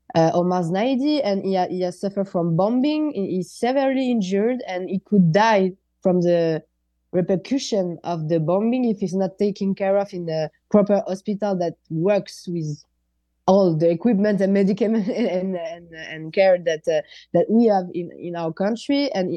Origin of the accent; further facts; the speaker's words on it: France; accent: French; English is a second language; Sorry for my French accent.